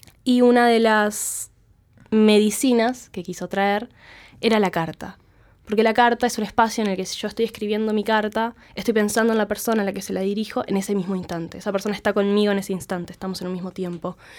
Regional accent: Galicia, Spain; Yo soy de Galicia.

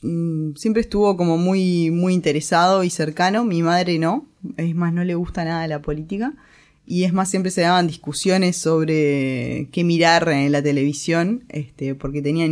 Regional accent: Montevideo, Uruguay; De La Unión. Yo nací en La Unión y estuve ahí hasta que me independicé.

